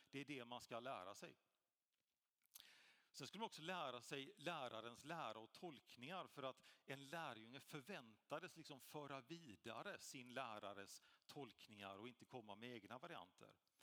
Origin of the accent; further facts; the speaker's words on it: Gothenburg, Västra Götaland County, Sweden; våran kyrka i Göteborg, där jag kommer ifrån